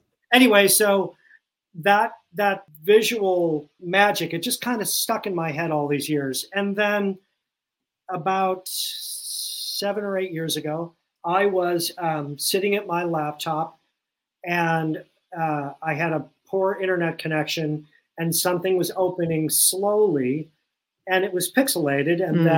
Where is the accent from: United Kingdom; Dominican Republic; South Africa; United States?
United States; Cleveland, Ohio; When I was in seventh grade, growing up in Cleveland, we had a field trip for the art class to the Salvador Dali Museum, which at the time was in Cleveland.